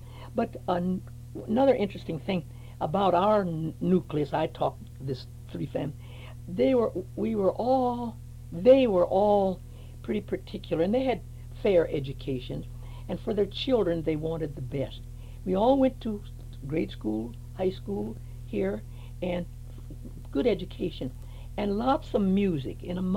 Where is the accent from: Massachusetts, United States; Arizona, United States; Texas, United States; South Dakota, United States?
South Dakota, United States; Huron; moved away; And where are you from? Oh, I'm from Huron, South Dakota.